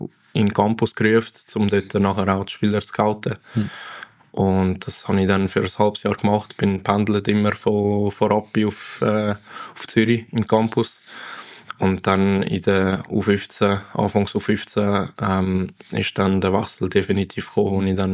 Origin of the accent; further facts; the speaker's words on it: Brazil; Für mich gibt es absolut nur einen Namen als Brasilianer